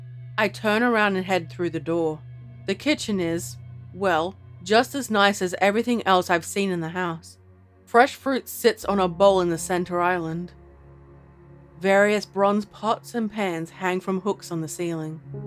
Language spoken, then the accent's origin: English; Santa Monica, California, United States; I grew up in Santa Monica, so about an hour from here, but I've been here quite often throughout my life.